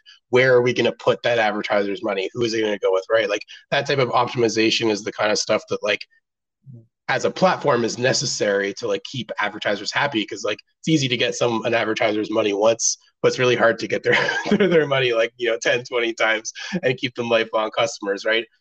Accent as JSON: {"language": "English", "town": "Ottawa", "region": "Ontario", "country": "Canada", "tie": "born or raised there", "lives_now": "Los Angeles, United States", "said": "That's where I am now. And then also Canada. I'm Canadian. I grew up in Ottawa."}